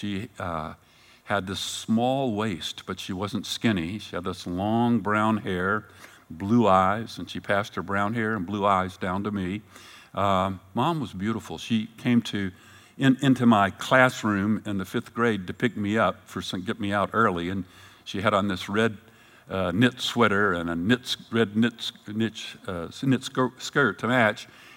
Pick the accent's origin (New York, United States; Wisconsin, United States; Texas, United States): Texas, United States; Fort Worth; when I was a little boy in Texas, growing up in Fort Worth, Texas